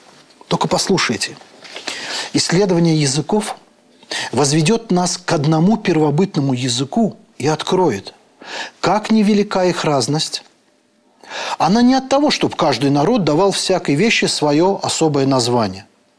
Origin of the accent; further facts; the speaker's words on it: Azerbaijan; я по рождению азербайджанец.